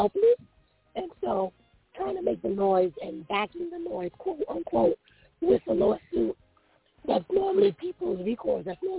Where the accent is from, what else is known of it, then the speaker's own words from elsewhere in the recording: Queens, New York, United States; I grew up in South Jamaica, Queens, and what he's experiencing in Burger King, I would experience with the local Chinese food stores, with the corner bodegas.